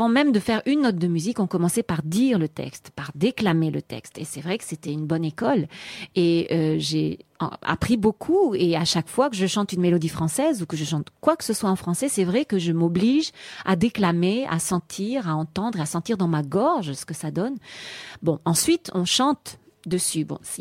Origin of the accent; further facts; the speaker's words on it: France; Je suis française, je chante du répertoire français